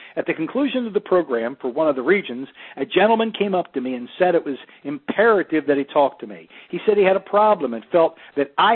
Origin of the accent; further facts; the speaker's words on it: Toronto, Ontario, Canada; Although I was living in Los Angeles at the time, Toronto was my hometown where I grew up. My family and friends all lived there, so naturally the idea appealed to me.